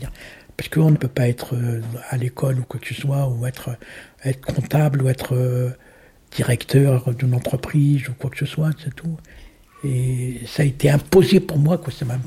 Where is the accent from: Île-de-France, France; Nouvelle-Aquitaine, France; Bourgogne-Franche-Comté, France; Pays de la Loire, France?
Île-de-France, France; Nanterre; je suis le père de Abdelaziz. Je suis né en France. Moi, je suis né en 60. Mon histoire commence aux Pâquerettes. Les Pâquerettes, c'était des bidonvilles, à Nanterre.